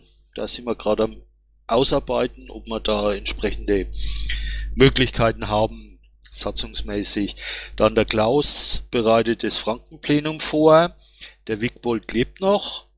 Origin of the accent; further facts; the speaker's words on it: Coburg, Bavaria, Germany; ich bin aus Coburg, aber ich bin katholisch.